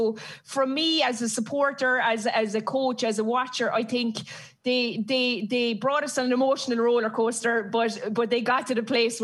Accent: Ireland; and of course, being Irish, we were going to win the World Cup.

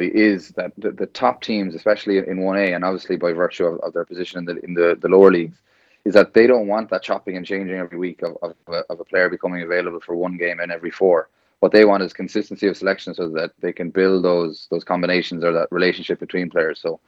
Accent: Crosshaven, Munster, Ireland; I'm from Crosshaven, I'm not from Cork City

